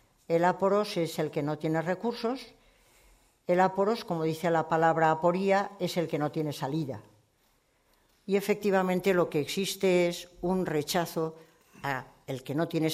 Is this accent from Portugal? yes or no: yes; Portugal; porque yo vengo de Portugal y les pasa exactamente lo mismo